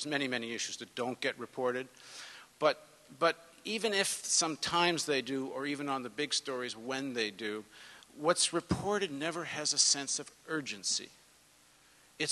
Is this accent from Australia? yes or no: no; Canada; I'm Canadian, but half of our group now is based in U.S.